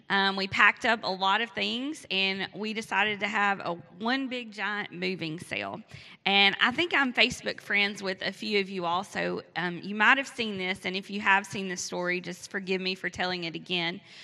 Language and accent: English; Tennessee, United States; And so growing up in Greene County, Tennessee, I thought, well, I know what country is.